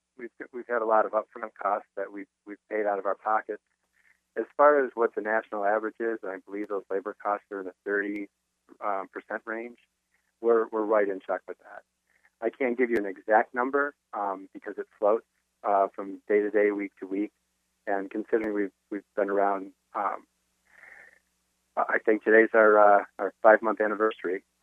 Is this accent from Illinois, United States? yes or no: no; Detroit, Michigan, United States; We're all Detroiters. Most of us are born and raised in Detroit.